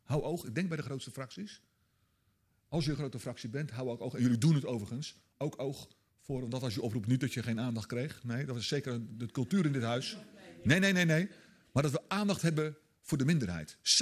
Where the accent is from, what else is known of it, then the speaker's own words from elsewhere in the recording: South Holland, Netherlands; Ik kwam uit de Krimpende Waard, uit het Westen. En de gemeente waar ik was, waar ik woonde, de gemeente Bergambacht